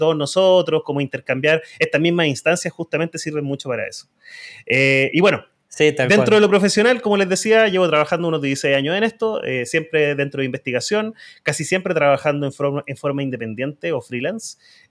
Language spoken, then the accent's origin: Spanish; Concepción, Biobío, Chile; now in Santiago, Chile; soy chileno, de Concepción, pero vivo en Santiago